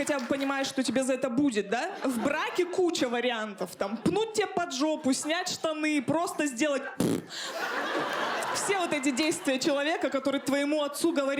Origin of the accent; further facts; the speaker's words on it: Chelyabinsk, Chelyabinsk Oblast, Russia; я из Челябинска, это у меня, может, и от мамы